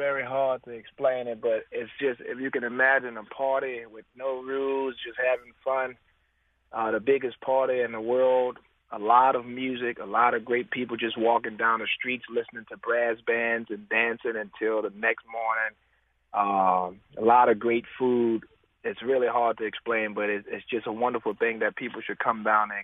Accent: New Orleans, Louisiana, United States; But at the same time, the way I grew up in the Treme, you know, it was almost like a family reunion.

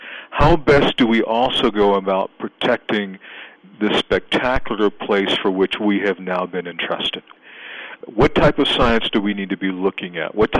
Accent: Texas, United States; We're country folk, and we're from Southeast Texas, about 60 miles south of Houston, a small agricultural community of, at that time, was around 10 to 12,000 people.

